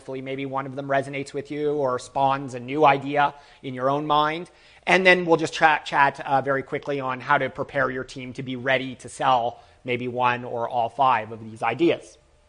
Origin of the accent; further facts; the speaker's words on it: Toronto, Ontario, Canada; as I was very politely introduced. I'm from Toronto, Canada.